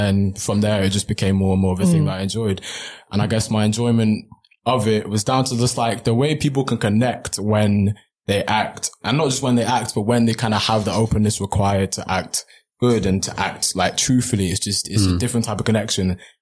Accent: Reading, South East England, United Kingdom; now in London, United Kingdom; I grew up in Reading in Berkshire.

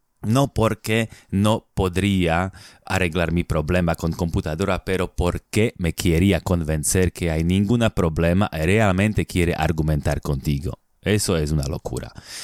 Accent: Slovakia; Spanish is a second language; no puedo imaginar que gente, por ejemplo, en mi país, en Europa, en Eslovaquia, ¿no?

